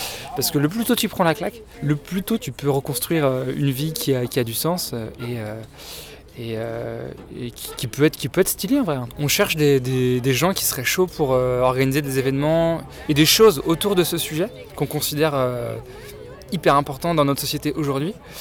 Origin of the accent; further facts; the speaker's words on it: Nantes, Pays de la Loire, France; j'ai 30 ans, je suis nantais